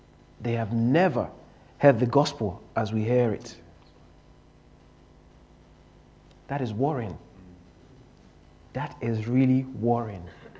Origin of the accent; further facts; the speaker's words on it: Nigeria; I'm from Nigeria, and in the northern part of Nigeria, you can have as many as 15 wives.